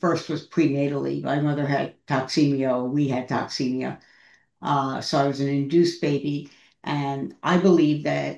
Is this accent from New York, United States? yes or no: yes; New York City, New York, United States; And the way I describe my childhood, I was raised in New York City. I had lots and lots and lots of stuff to do. Welcome to New York City: museums, theaters, restaurants, parks, everything.